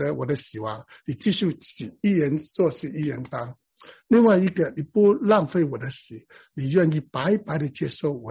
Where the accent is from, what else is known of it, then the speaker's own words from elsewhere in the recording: The Bronx, New York, United States; 我就在红番区长大